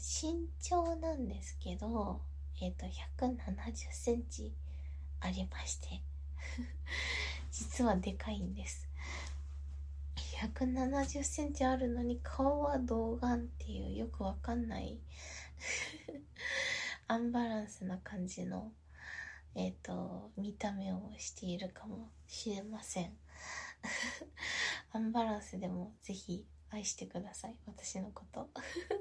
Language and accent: Japanese; Tokyo, Japan; accent: Tokyo shitamachi; 出身は東京生まれ東京育ちで、で3代続いているので江戸っ子になるのかなと思っております。なんでちょっと東京の下町っぽい感じの訛りがなんか泥酔したりすると出てきたりすることがあります。